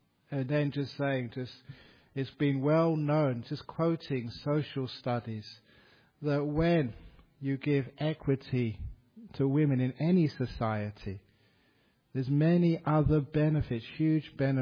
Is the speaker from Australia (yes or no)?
yes; Australia; I said, "I'm from Australia."